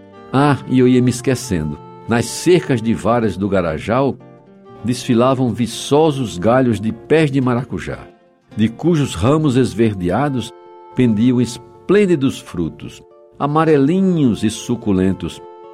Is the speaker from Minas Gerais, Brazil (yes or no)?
no; Jaguaribe, Ceará, Brazil; a casa onde eu vivi parte da minha infância em Jaguaribe.